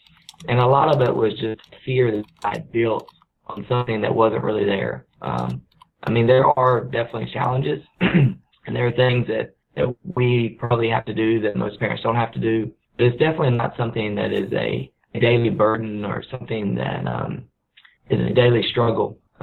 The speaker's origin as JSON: {"language": "English", "region": "the South", "country": "United States", "tie": "born or raised there", "said": "growing up, I grew up in the South, and the school I went to, there weren't many kids with special needs, and there were a few, but it was a small town"}